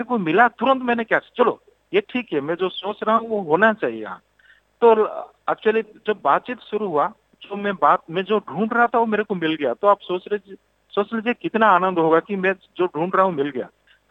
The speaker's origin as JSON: {"language": "Hindi", "region": "Odisha", "country": "India", "said": "मैं ओडिशा से हूँ तो ओडिशा का टेक्सटाइल बहुत रिच होता है इंडिया में"}